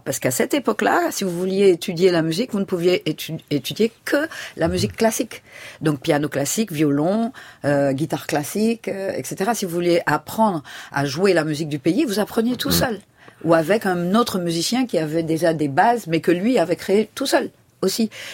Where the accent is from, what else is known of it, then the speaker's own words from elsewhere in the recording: Martinique; Moi, je suis de la Martinique.